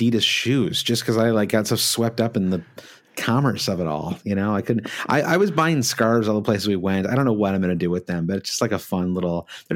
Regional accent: Michigan, United States; We grew up in Michigan where you've got Tiger Stadium, great old stadium.

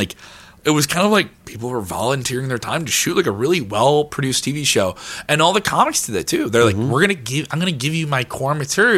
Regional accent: Chicago, Illinois, United States; Like if I move to another part, I never want to not feel like I'm a person from Chicago.

